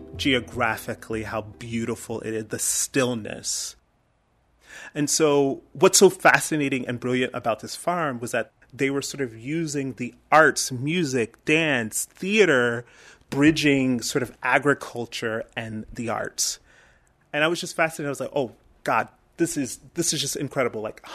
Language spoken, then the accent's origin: English; Anderson, South Carolina, United States; Growing up in Anderson, South Carolina, a little queer boy that was a singer in the church, right?